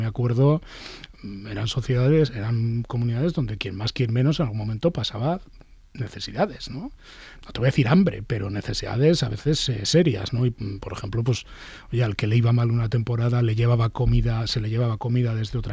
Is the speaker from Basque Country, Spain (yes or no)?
yes; Bilbao, Basque Country, Spain; Yo nací en Cruces, pero he vivido en Bilbao siempre. Nací, como nacíamos todos los niños, prácticamente o en Cruces o en alguna de las clínicas de Bilbao, pero soy de Bilbao.